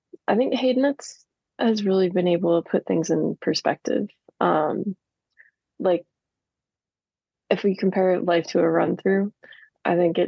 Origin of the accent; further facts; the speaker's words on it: New Jersey, United States; now in Massachusetts, United States; Ashley and I are both not original Massachusetts residents. I'm from New Jersey, and that's about 4 or 5 hours away.